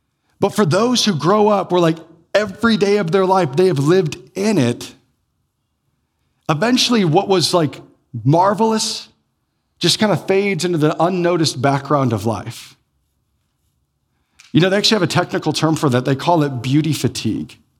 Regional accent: Iowa, United States; like I'm from Iowa, Like, we're from the Cedar Valley here. It's like flat as a piece of paper around here.

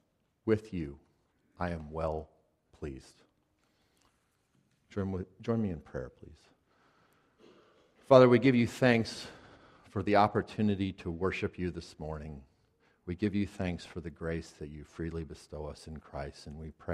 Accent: Missouri, United States; We're from Missouri originally. We're very proud of that fact, at least one of us is.

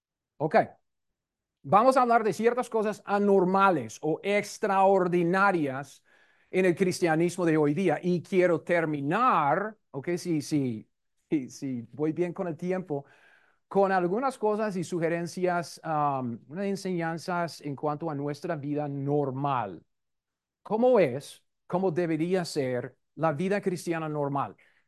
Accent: United States; Mucho gusto. Disculpe, soy gringo.

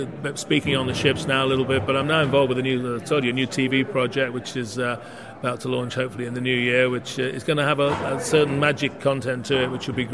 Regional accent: Liverpool, North West England, United Kingdom; But I mean, for me, I'm from Liverpool.

